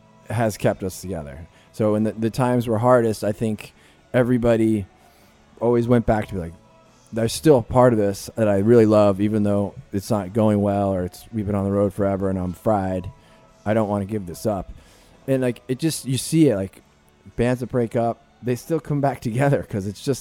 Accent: New Jersey, United States; I'm a dude from Jersey

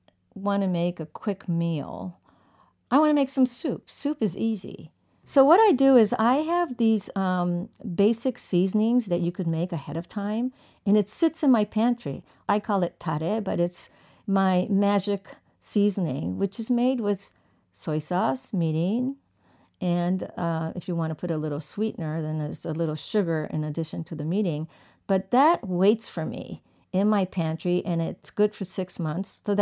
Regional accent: Tokyo, Japan; So I grew up partially in Tokyo, and I would sit with my girlfriends and we would compare our lunch boxes.

